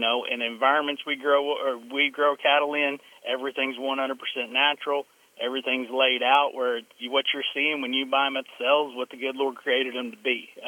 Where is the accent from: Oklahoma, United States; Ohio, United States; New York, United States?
Oklahoma, United States; Eakly; It's always been something we've done growing up in the Eakley area.